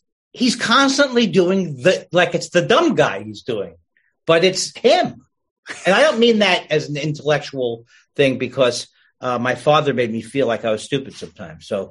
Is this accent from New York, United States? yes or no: yes; New York, United States; I mean, I didn't start in New York, even though I'm from New York.